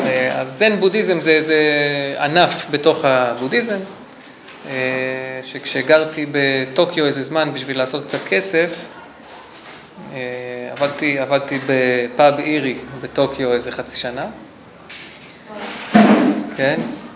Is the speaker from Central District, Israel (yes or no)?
no; Jerusalem, Jerusalem District, Israel; אני גדלתי בירושלים, נגיד, מגיל 12, למדתי בתיכון של יד האוניברסיטה